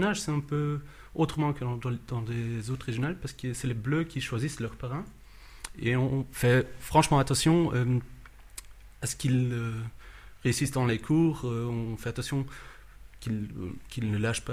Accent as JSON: {"language": "French", "region": "Wallonia", "country": "Belgium", "accent": "German", "second_language": "French", "said": "Des germanophones à Louvain-Neuf, en fait. Vous entendez peut-être, j'ai un léger accent"}